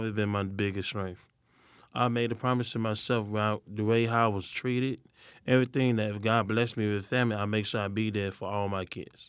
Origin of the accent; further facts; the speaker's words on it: Chicago, Illinois, United States; Like, it was torture growing up in Chicago foster system.